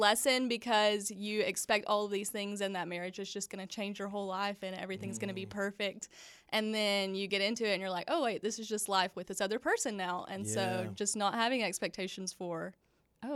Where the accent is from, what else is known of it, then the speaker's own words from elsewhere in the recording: McMinnville, Tennessee, United States; I am from McMinnville, which is right on the other side of Woodbury.